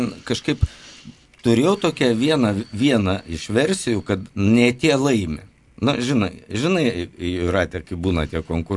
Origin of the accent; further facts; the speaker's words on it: Šiauliai, Šiauliai County, Lithuania; Na, kažkaip mane kaip šiaulietė vat žeidžia